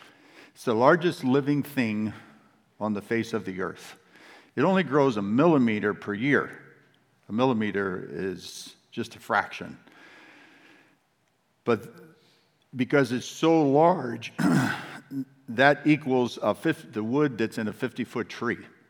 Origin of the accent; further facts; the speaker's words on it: California, United States; So I grew up in the San Joaquin Valley, this large valley over 400 miles long, 150 miles wide in California.